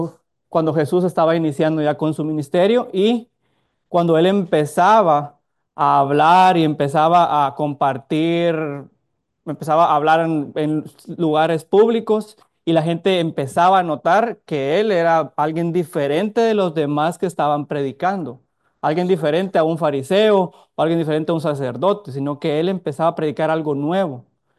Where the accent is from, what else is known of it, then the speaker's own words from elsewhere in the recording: Guatemala; Soy de Guatemala.